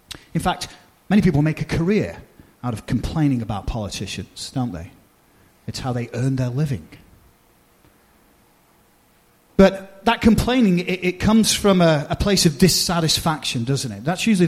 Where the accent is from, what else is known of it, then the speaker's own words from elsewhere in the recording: England, United Kingdom; my home country of England